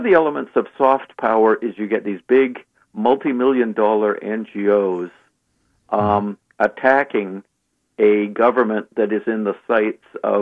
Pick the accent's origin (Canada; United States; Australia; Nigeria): Canada; I grew up in Canada